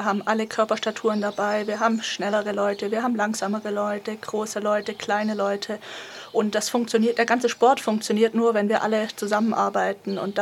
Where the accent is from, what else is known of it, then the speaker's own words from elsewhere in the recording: Schwäbisch Hall, Baden-Württemberg, Germany; ich komme auch aus Schwäbisch Hall